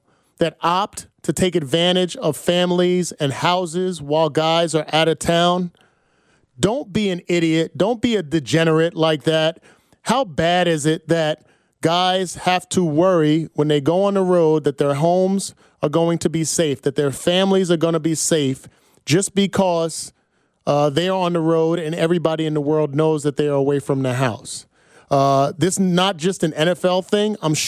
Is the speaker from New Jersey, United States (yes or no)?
yes; New Jersey, United States; I grew up in Jersey, North Jersey, 5 minutes from New York City.